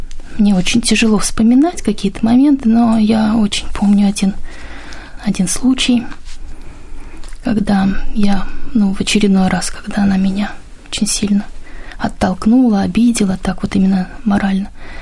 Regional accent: Saint Petersburg, Russia; Моя семья, мы все из Ленинграда, из Санкт-Петербурга сейчас.

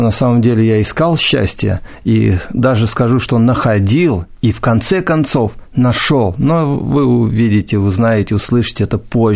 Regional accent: Voronezh Oblast, Russia; born there; Я родился в Воронеже, в деревне.

